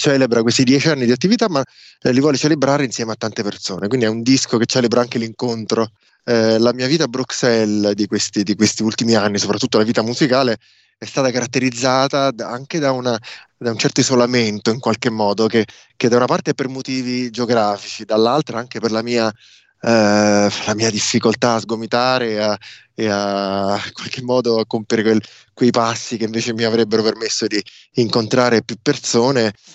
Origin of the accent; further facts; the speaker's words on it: Rome, Lazio, Italy; moved away as an adult; now in Brussels, Belgium; Allora, io sono romano di nascita e di crescita, solo che alla fine dell'università ho deciso di lasciare la città appunto dove sono nato per andare a cercare la mia musica altrove.